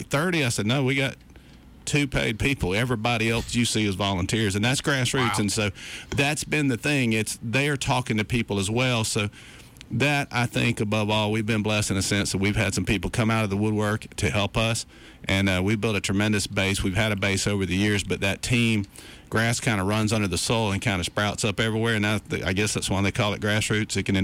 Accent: Fort Rucker, Alabama, United States; all my life growing up in Fort Rucker and was bordering my hometown, and so all my buddies' dads were Vietnam era pilots

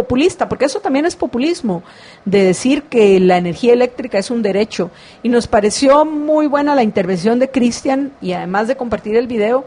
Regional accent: El Salvador; La pregunta que yo como salvadoreña me estaría haciendo es

